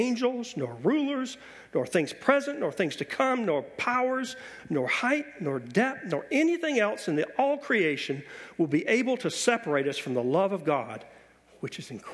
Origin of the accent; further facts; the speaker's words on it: the South, United States; I'm from the South, talk about a redneck, you know.